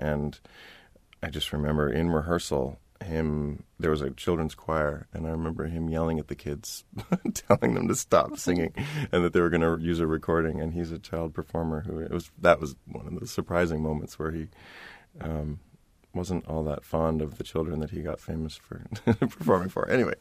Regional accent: Canada; And being a Canadian as well

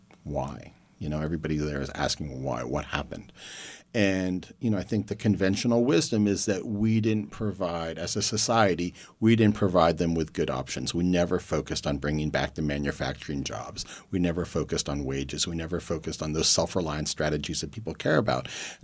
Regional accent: Youngstown, Ohio, United States; I grew up in Youngstown, Ohio, which, as you probably all know, was a very thriving steel town until about early 1980s.

